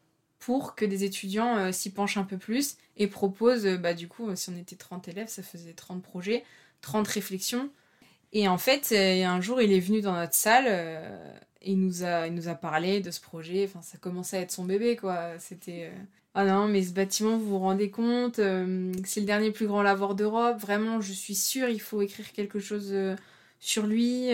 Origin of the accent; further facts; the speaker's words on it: France; Mes études à Clermont-Ferrand, je viens du centre de la France, je me retrouve à travailler en Saône-et-Loire